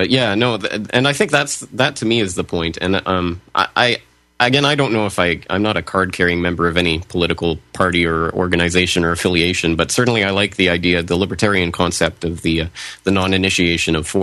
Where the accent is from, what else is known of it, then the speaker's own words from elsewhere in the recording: Canada; now in Japan; I'm a Canadian in Japan